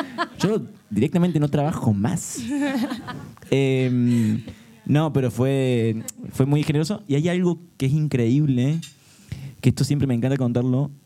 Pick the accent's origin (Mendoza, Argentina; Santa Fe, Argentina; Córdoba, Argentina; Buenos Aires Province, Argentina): Córdoba, Argentina; now in Spain; viendo una persona de Córdoba encima, que tenemos un acento como, por decirte, más marcado que el andaluz de aquí